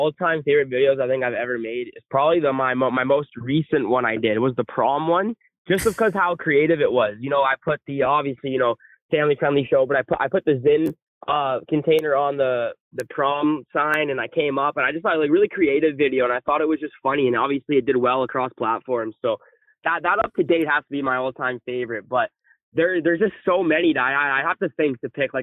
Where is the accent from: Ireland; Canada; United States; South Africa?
Canada; Clarington, Ontario; also born or lived in Toronto; Yeah, so I'm from Toronto, and I grew up playing minor hockey in Clarington.